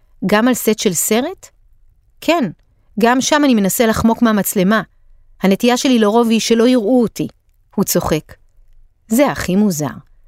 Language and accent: Hebrew; Tayibe, Central District, Israel; now in Tel Aviv, Israel; אני ערבי מטייבה, וזאת זהות שאני מחובר אליה לגמרי. מצד שני אני ישראלי תל אביבי, וגם זאת זהות שאני מחובר אליה לחלוטין.